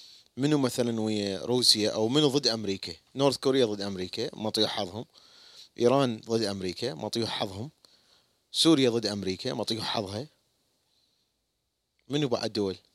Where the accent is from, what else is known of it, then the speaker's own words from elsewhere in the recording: Iraq; وإحنا عندنا بالعراق كانوا يشاهدون